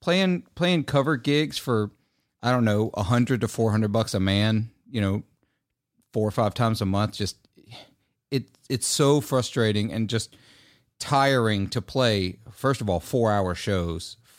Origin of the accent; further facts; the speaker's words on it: Mississippi, United States; It's like I grew up playing blues gigs. I'm from the Mississippi Delta. It's to be expected.